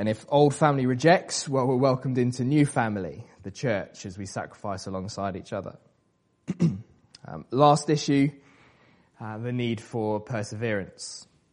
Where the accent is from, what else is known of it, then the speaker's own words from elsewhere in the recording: South West England, United Kingdom; So I grew up in Wiltshire, so I know a little bit about farming and stuff.